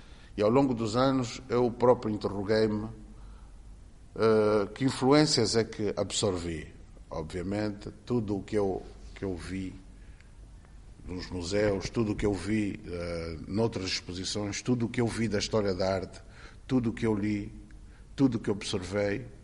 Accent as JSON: {"language": "Portuguese", "town": "Sanza Pombo", "region": "Uíge", "country": "Angola", "tie": "born there", "said": "Sim, eu sou, nasci em Sanzampombo, com todas as influências"}